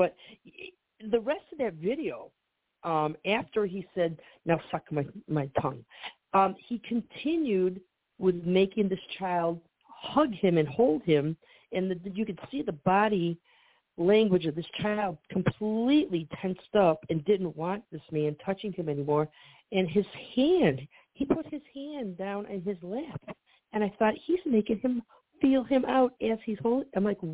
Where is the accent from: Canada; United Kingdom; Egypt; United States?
United States; Illinois; I'm from Illinois too, so we're comrades in arms.